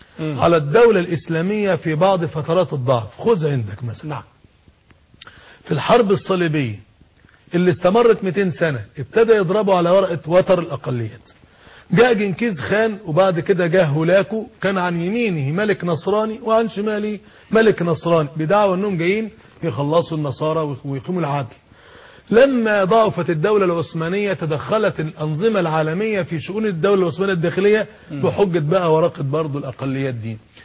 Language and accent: Arabic; Egypt; عندنا في مصر